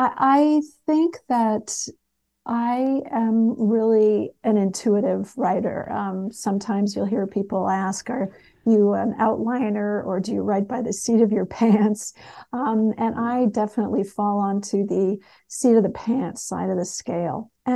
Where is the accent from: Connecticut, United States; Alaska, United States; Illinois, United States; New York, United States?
Connecticut, United States; also born or lived in Texas; I grew up riding both in Connecticut and in Texas.